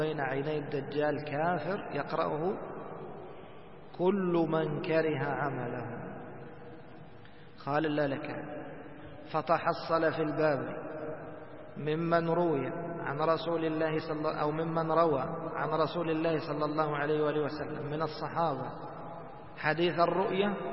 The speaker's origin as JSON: {"language": "Arabic", "country": "Egypt", "said": "مثل عندنا في مصر يقولوا هاتها من قصيرها"}